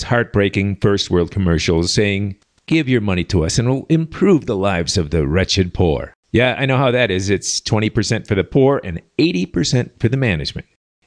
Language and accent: English; Chicago, Illinois, United States; Come on, I'm from Chicago, so I had to talk to the guy.